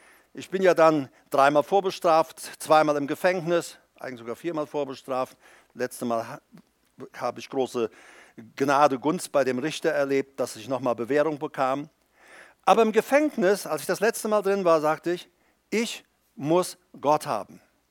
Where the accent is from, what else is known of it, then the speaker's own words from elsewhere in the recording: Paraguay; ich komme aus Paraguay